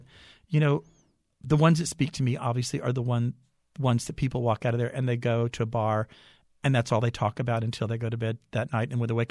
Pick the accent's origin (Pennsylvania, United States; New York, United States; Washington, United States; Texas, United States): Texas, United States; Luling; You know, I was from Luling, Texas. I never saw an opera till I was in one.